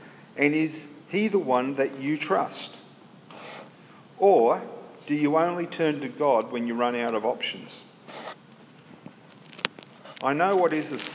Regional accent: Newcastle, New South Wales, Australia; I don't know about you, but when I was young, I was scared of the night. And when we moved our homes from Broadmeadow to New Lambton Heights in Newcastle

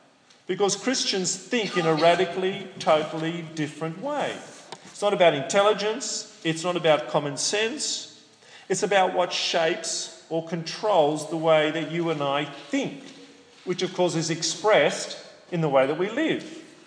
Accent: Sydney, New South Wales, Australia; I grew up in Sydney. I grew up in a southern suburb of Sydney called Earlwood. I went to school there and I learned to drive around that area in Sydney.

